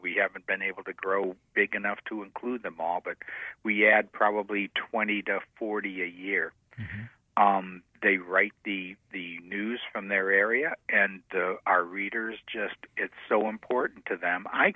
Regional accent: England, United Kingdom; now in United States; being English and growing up

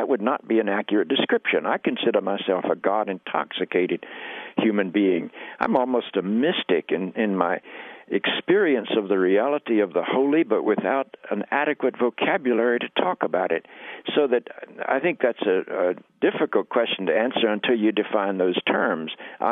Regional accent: the South, United States; But Weldon, I grew up in the South, and I lived through the race battles and the civil rights movement and the desegregation.

